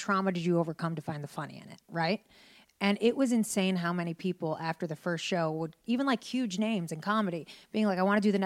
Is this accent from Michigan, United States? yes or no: yes; Detroit, Michigan, United States; I was born in Detroit, Michigan.